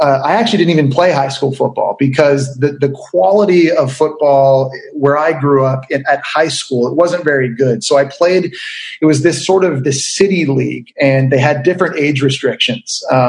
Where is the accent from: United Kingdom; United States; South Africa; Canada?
Canada; Ottawa, Ontario; But really growing up in Ottawa, J.C. Watts, that was the guy that I wanted to be.